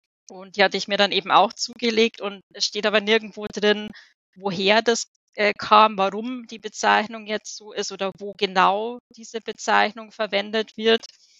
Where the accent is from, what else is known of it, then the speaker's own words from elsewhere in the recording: Dollnstein, Bavaria, Germany; Und das war damals beim KC Dollenstein, also in der Ortschaft, wo ich aufgewachsen bin.